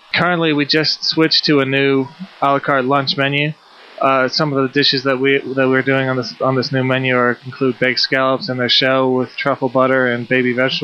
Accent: Mandeville, Louisiana, United States; I actually was born right across the lake in a little town called Mandeville, just 24 miles away. I'm a local boy. I've been here all my life.

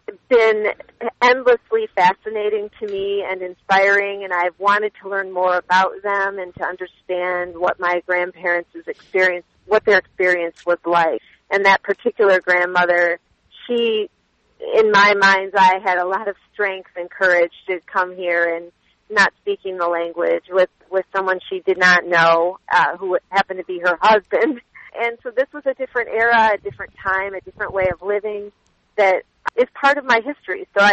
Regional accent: Michigan, United States; I grew up in Michigan, where there is a large population of Middle Easterns and Lebanese in particular.

